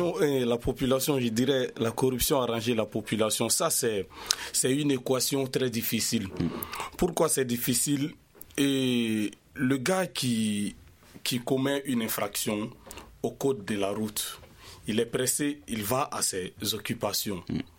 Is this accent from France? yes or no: no; Mali; je suis malien